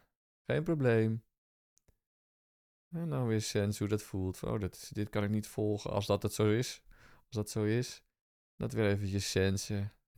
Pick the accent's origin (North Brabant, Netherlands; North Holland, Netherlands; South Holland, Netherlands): North Holland, Netherlands; Alkmaar; En ik kom zelf uit de Bergen en Alkmaar ieder geval aan die kant van de Noordzeekust.